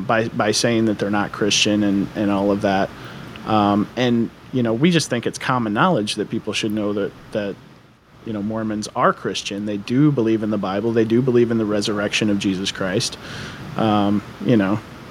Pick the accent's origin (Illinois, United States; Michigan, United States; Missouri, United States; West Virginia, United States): Michigan, United States; But I grew up in Michigan. And so I grew up in a town that was about 85, maybe, well, probably 75% Seventh-day Adventist.